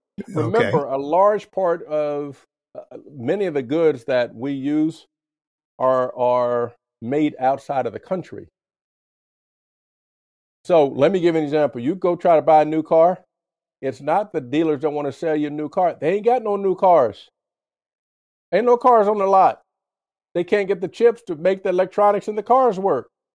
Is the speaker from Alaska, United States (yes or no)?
no; Dayton, Ohio, United States; I grew up in Dayton, Ohio. And Interstate 70 and Interstate 75, huge factories.